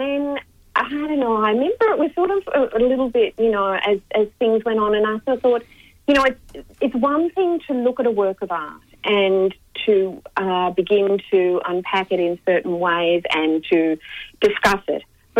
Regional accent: Dandenong, Victoria, Australia; I grew up in Dandenong and, you know, I had sort of quite a strict Catholic upbringing

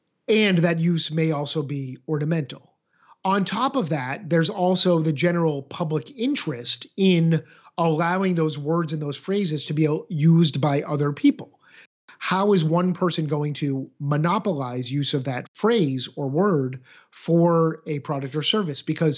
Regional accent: Boston, Massachusetts, United States; because I grew up in the Boston area, been to the Boston Marathon to watch it many times.

